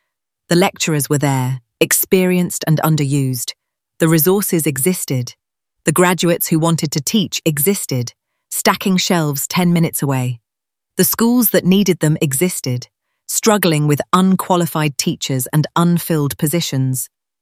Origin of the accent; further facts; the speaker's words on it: Surbiton, London, United Kingdom; 15 minutes from where I grew up in Surbiton.